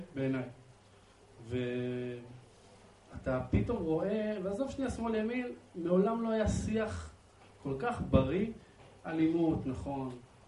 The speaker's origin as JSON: {"language": "Hebrew", "town": "Afula", "region": "Northern District", "country": "Israel", "tie": "born or raised there", "said": "תחשוב שאני גדלתי באפולה, ואני ראיתי אוטובוסים מתפוצצים, גם בוואדי ערה וגם בתל אביב."}